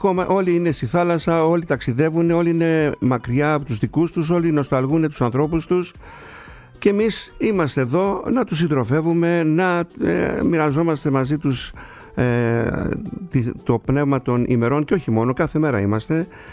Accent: Kasos, South Aegean, Greece; τα παιδικά μου χρόνια, όταν κάναμε Χριστούγεννα στο νησί. Στο νησί μου την Κάσο.

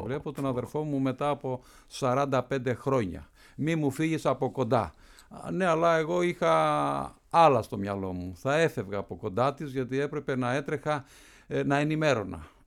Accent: Dervican, Gjirokastër County, Albania; επίσκεψη στη Βόρειο Ήπειρο και θα πήγαινε και στο χωριό μου τη Δερβιτσάνη

